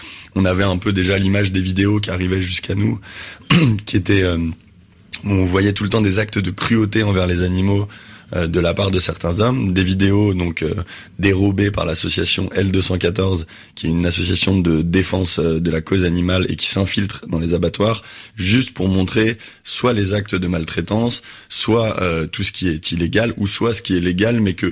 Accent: Paris, Île-de-France, France; born there

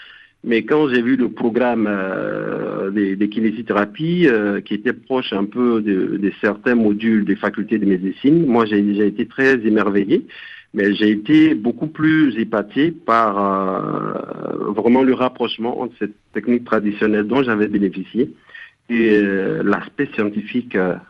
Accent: Côte d’Ivoire; Il y a des régions chez nous en Côte d'Ivoire où des gens sont initiés pour faire des massages

